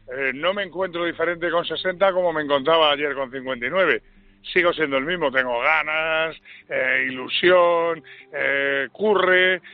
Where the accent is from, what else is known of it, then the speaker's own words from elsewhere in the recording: Madrid, Community of Madrid, Spain; born there; Yo nací en Madrid, mis hijos son madrileños, mi mujer es madrileña, pero yo me siento cabrense porque, vuelvo a repetir, mis padres tuvieron que emigrar, yo nací aquí